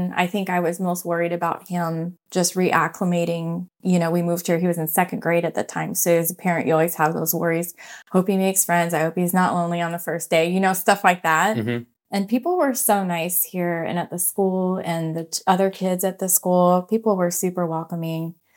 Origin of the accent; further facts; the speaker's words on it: Texas, United States; We came from Texas. Okay. That was probably our longest spot, but we moved all throughout Texas. We were in North Texas down to, you know, Central Texas and everywhere in between that area.